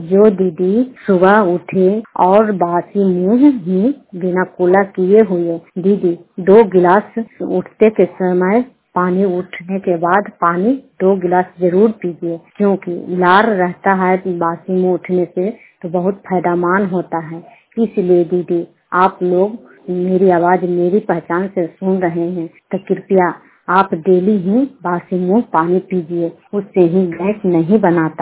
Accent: Bihar, India; मैं सुशीला मेहसा की निवासी हूँ, हरनौत प्रखंड जिला नालंदा

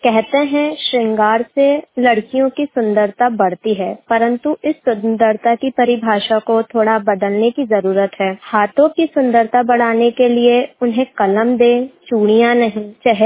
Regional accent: Indore, Madhya Pradesh, India; मैं इंदौर मध्य प्रदेश से हूँ

